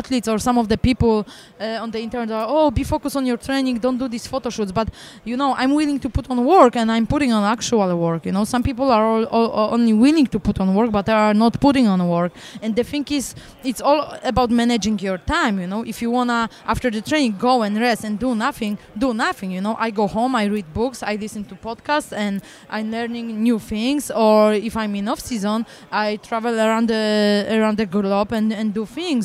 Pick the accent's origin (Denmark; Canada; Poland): Poland; now in Coconut Creek, United States; Yes, I am. Born and raised in Poland. I moved to American Top Team down here in Coconut Creek in Florida 3.5 years ago.